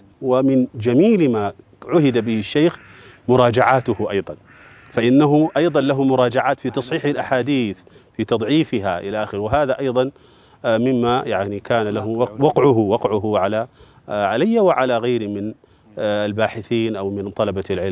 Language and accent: Arabic; Mecca, Makkah Province, Saudi Arabia; وأنا في مكة، أنا عشت طفولتي في مكة